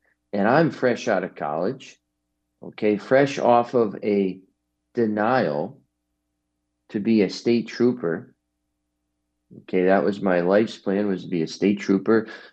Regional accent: New Haven, Connecticut, United States; We're in New Haven. That's where I'm from. I'm from New Haven, Connecticut.

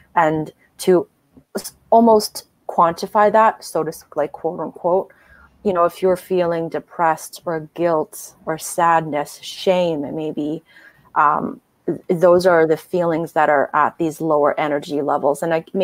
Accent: Sweden; And that's just to pay homage to the fact that I grew up in Sweden, and that's how we spelt it.

